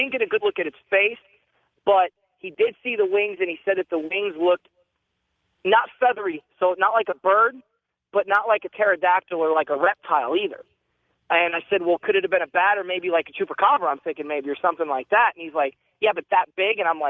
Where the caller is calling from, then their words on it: Arizona, United States; I'm calling from Arizona.